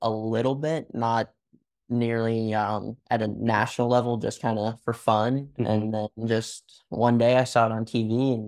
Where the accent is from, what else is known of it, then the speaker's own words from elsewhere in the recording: Massachusetts, United States; now in Northport, United States; I'm from Northport, Florida. I'm 18 years old. I race 250B, 450B, Schoolboy 2. I'm originally from Massachusetts.